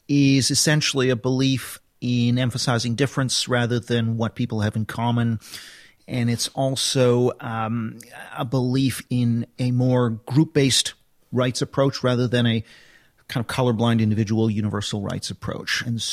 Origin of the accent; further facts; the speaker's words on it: Vancouver, British Columbia, Canada; now in London, United Kingdom; I'm not far from Portland, up in Vancouver, so yeah.